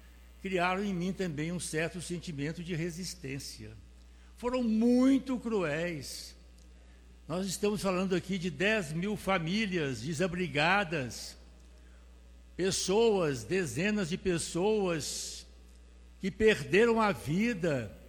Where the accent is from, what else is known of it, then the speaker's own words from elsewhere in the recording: Bocaiúva, Minas Gerais, Brazil; norte de Minas, infância, adolescência, até hoje é uma região presente na minha vida, o sertão de Minas, Bocaiúva, minha terra natal